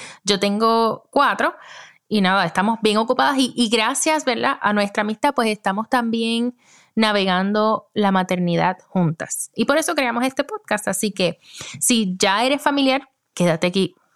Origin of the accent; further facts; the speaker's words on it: Puerto Rico; now in United States; Yo soy de Puerto Rico, vivo en Estados Unidos, tengo 4 hijos y vivo acá con mi esposo.